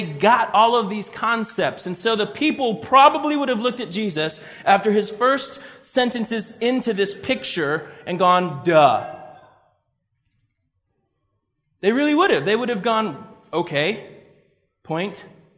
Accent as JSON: {"language": "English", "region": "the South", "country": "United States", "tie": "born or raised there", "said": "So, growing up in the South, if I was to look at my wife and say, \"Doreen, you finer than a new pair of snow tires, girl.\""}